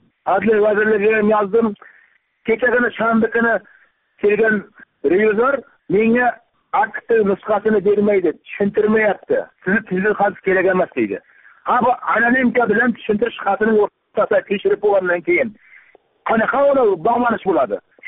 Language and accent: Uzbek; Qamashi, Qashqadaryo Region, Uzbekistan; Men O'zbekistondanman. Esonovdanman. Qashqadaryo O'zbekiston Respublikasi Qashqadaryo viloyatidanman. Qamash tumanidanman.